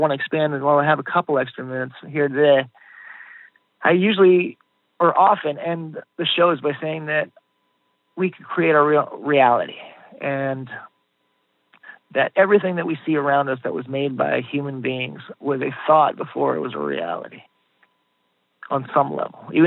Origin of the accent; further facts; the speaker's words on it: United States; I find in our society, I grew up in the United States.